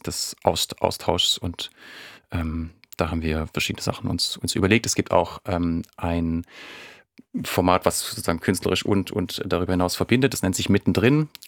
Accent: Baden-Württemberg, Germany; now in Brandenburg, Germany; Also ich kann es noch an alle Schwaben zu Hause. Ich habe es nicht verlernt. Ich habe durch, weil ich recht früh dann doch auch viel in der Welt unterwegs war, irgendwie mir angewöhnt, Hochdeutsch sprechen zu können.

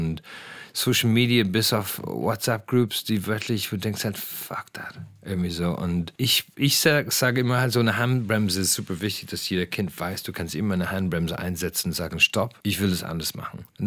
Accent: Ireland; German is a second language; now in Berlin, Germany; Und ich bin, glaube ich, für immer der Ire, die hier wohnt. Ich bin kein Berliner

